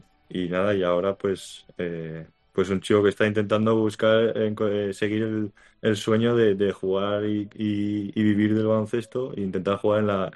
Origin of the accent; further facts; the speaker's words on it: Zaragoza, Aragon, Spain; soy un chico de Zaragoza que empezó desde muy pequeño haciendo todo tipo de deportes